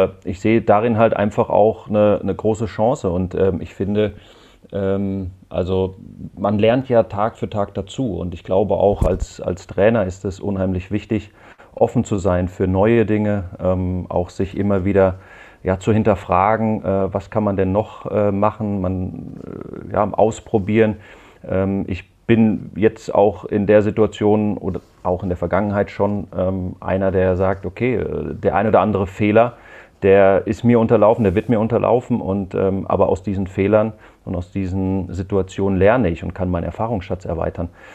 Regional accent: Hesse, Germany; komme ich aus der Rhein-Main-Region und bin da natürlich auch verwurzelt.

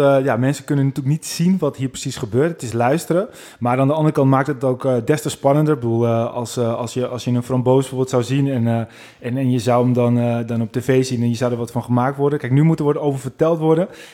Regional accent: North Holland, Netherlands; accent: North Holland; Maar het is Noord-Holland en misschien hoor je dat weer een beetje aan mijn accent. Ik praat dan niet heel erg West-Fries, maar zeker wel Noord-Hollands, om het zo maar te zeggen.

